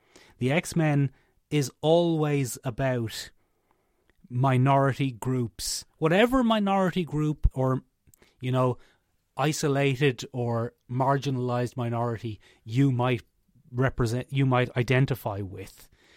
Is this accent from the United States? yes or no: no; Ireland; I'm Irish. And I have such a strong anti-imperialism leaning.